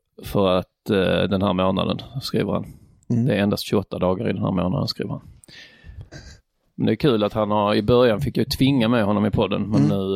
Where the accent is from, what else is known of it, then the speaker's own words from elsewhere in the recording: Trelleborg, Skåne, Sweden; eftersom jag kommer från Trelleborg som är känt för sina palmer.